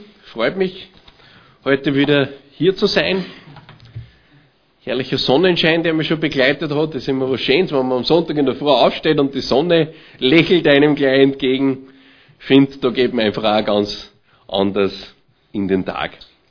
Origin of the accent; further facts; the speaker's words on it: Austria; da ist er Österreicher und ich bin Österreicher